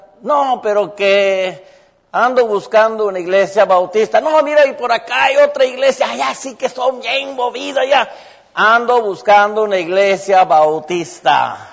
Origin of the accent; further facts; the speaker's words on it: New York City, New York, United States; also born or lived in Puerto Rico; soy puertorriqueño por nacimiento, me crié aquí en los Estados Unidos, en la ciudad de Nueva York.